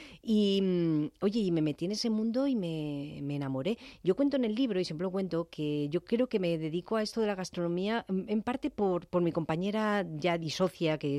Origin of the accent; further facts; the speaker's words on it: Santa Cruz de Tenerife, Canary Islands, Spain; also born or lived in Murcia / Asturias; now in Madrid, Spain; Soy canaria de DNI. Total. Sí, yo nací en Santa Cruz. Luego viví unos añitos en Murcia. Después me fui a Asturias